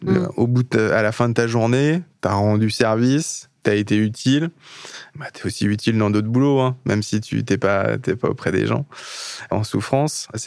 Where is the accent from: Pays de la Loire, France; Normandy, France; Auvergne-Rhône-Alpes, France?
Pays de la Loire, France; Le Mans; j'ai 37 ans, je suis du Mans